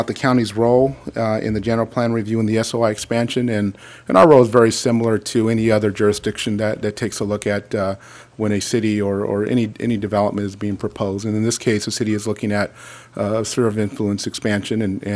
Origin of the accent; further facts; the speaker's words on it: Fowler, California, United States; Like I said, I'm from Fowler, and I travel here a lot.